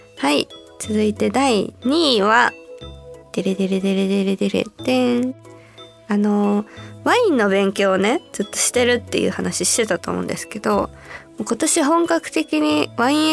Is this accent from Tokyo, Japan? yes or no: yes; Tokyo, Japan; 幼少期から東京で過ごしてるから